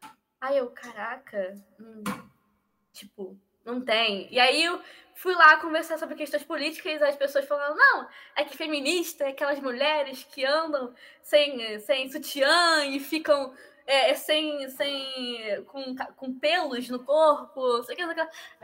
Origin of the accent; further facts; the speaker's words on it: Rio de Janeiro, Brazil; como eu já te falei, eu vim de Realengo, não tenho dinheiro